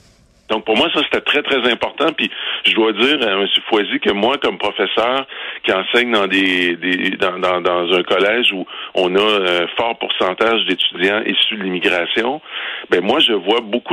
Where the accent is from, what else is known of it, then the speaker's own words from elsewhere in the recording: Quebec, Canada; je viens du centre du Québec